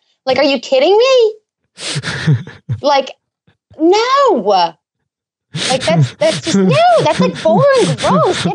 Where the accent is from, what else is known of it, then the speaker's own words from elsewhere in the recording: New Jersey, United States; So I'm from Jersey and I hear this Boston